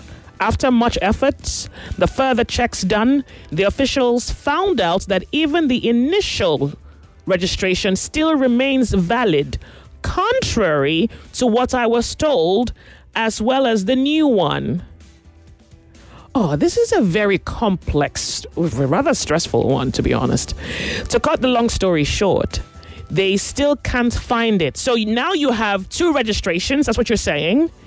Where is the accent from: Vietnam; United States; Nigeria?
Nigeria; At this point now, I even need to figure out whether I'm still a Nigerian.